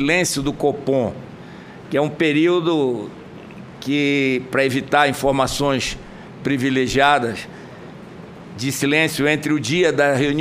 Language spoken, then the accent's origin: Portuguese; Brazil; gostaria de ouvir também de Vossa Excelência a sua opinião sobre essa perspectiva que eu espero, como brasileiro, que não venha a acontecer.